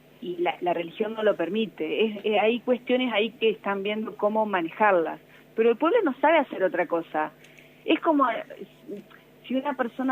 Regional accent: Argentina; Somos tan los argentinos, tan egos, que pensamos que nos conocen.

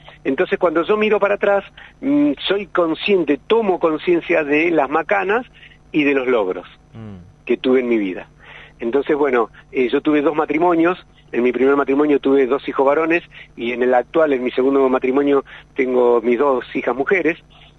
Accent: Bahía Blanca, Buenos Aires Province, Argentina; porque yo soy de Bahía Blanca y me iba a escalar Sierra de la Ventana.

